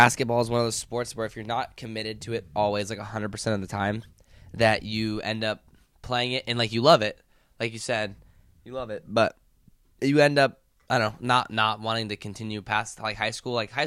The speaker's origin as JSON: {"language": "English", "region": "Washington", "country": "United States", "tie": "born or raised there", "said": "I'm from Washington, you know, grew up super close to Seattle"}